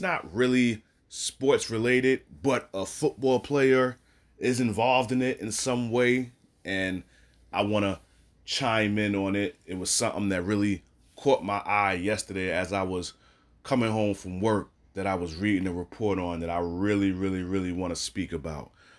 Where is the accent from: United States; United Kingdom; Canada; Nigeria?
United States; Brooklyn, New York; I keep saying my Brooklyn Nets because I am from Brooklyn.